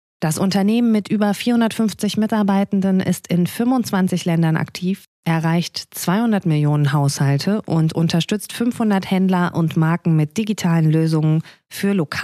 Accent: Remscheid, North Rhine-Westphalia, Germany; Ich komme aus Remscheid ursprünglich

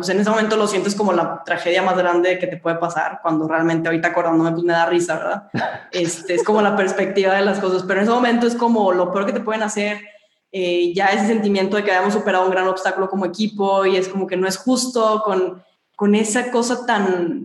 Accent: Monterrey, Nuevo León, Mexico; Así somos la regia.

